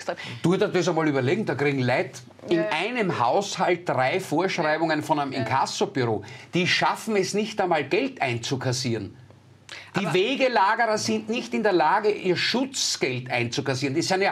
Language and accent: German; Styria, Austria; Ich meine, bei uns in der Steiermark wahrscheinlich 30